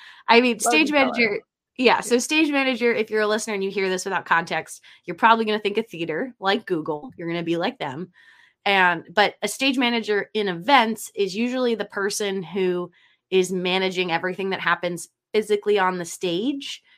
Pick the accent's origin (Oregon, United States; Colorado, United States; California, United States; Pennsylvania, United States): Pennsylvania, United States; Philadelphia; I'm from Philadelphia. We have our Philly Fanatic is a big green hairy something